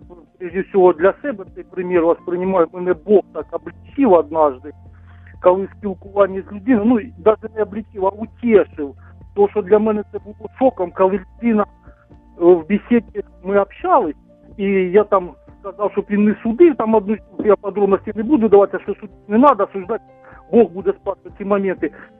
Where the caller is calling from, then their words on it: Kharkiv Oblast, Ukraine; я з Харківської області.